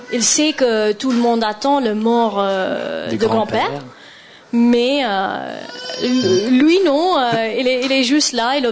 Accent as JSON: {"language": "French", "country": "India", "tie": "born or raised there", "said": "moi, je suis née en Inde, j'ai grandi en Inde"}